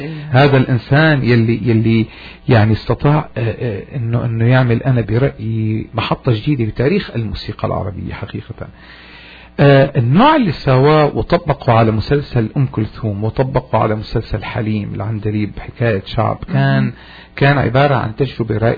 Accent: Syria

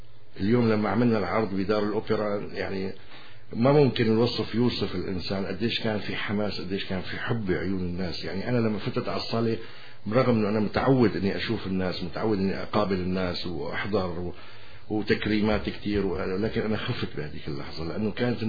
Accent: Syria; كل شيء عندنا في سوريا جميل وحلو.

